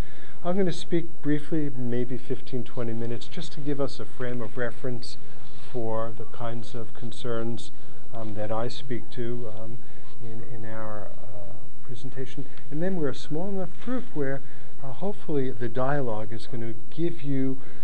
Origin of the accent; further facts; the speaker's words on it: Brooklyn, New York, United States; Growing up in Brooklyn, gambling was not an acceptable behavior.